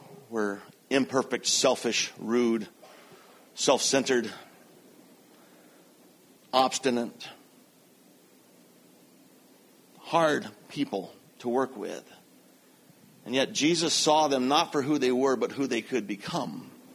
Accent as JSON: {"language": "English", "town": "Knoxville", "region": "Tennessee", "country": "United States", "tie": "born or raised there", "also_born_or_lived": "Nashville", "lives_now": "Canada", "said": "In 1969, we moved from Nashville, Tennessee to Knoxville, Tennessee."}